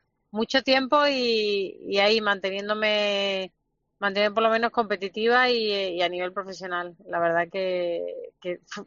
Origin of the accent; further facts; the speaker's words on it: Málaga, Andalusia, Spain; suerte de ganar un año ahí en Málaga, en el Carpena, que fue increíble. Y bueno, conseguí ser profeta en mi tierra, sí.